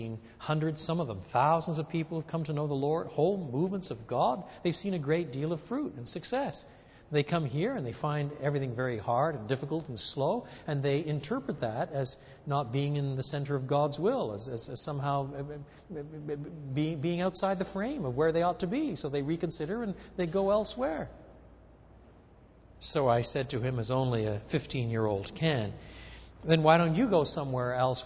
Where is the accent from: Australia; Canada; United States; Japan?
Canada; Quebec; I was brought up in Canada, in French Canada, in the province of Quebec.